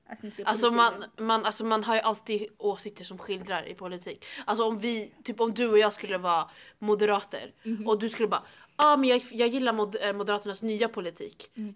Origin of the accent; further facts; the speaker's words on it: Sweden; Jag vet att kungafamiljen är en del av Sverige och Sveriges kultur. Och jag är svensk.